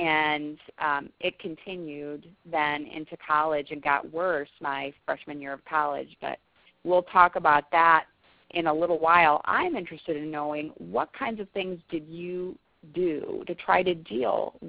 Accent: South Dakota, United States; now in Missouri, United States; I'm from South Dakota, and people always assume that I like the cold weather, and no, I don't. I'm very happy to be living in Missouri now.

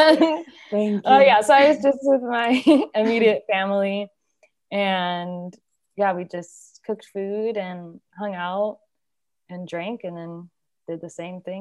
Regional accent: San Diego, California, United States; now in Seattle, United States; I'm from San Diego, but I've been in Seattle for a few years for school.

